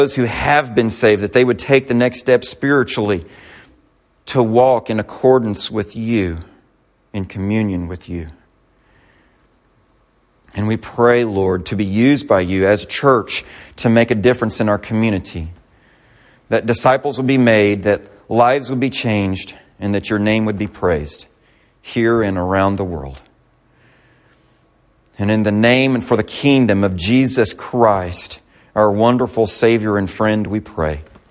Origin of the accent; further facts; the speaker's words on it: Missouri, United States; but by golly, I'm from Missouri. I don't stop. Mules are in our blood.